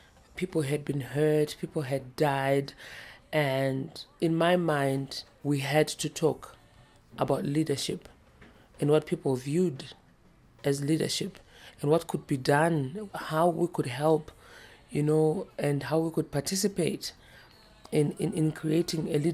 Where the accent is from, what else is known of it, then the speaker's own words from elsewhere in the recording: Harare, Zimbabwe; I'm an artist from Harare, Zimbabwe.